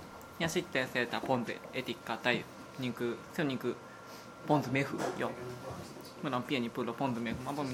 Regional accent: Kyoto, Japan; Finnish is a second language; ei koko Japanissa, mutta olen Kiotosta.

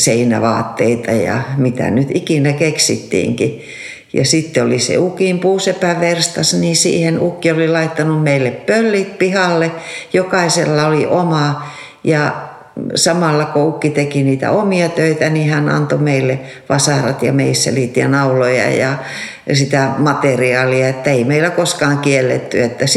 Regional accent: Raahe, North Ostrobothnia, Finland; Mä oon Raahesta merenrannalta, pikkukaupungista kotoisin.

